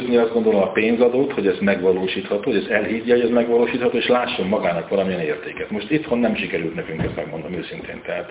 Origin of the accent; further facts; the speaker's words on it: United States; mert én, mint amerikai távoli tulajdonos